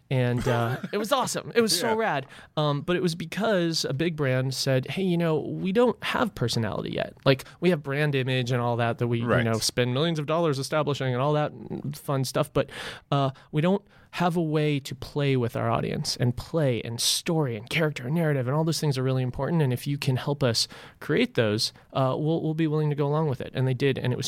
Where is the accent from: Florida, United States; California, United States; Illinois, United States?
California, United States; Los Angeles; also born or lived in Rochester, United States; I grew up in Los Angeles, but then traveled around a lot as I went from failing college to failing college to failing college.